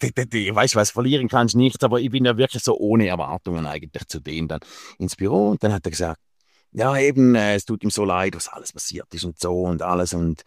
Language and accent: German; Switzerland; ich als Schweizer